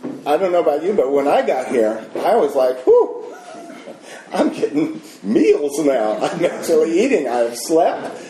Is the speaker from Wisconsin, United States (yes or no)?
no; El Cerrito, California, United States; I grew up in El Cerrito. My mother was a school teacher, and she just was not going to have a child that could not speak English properly.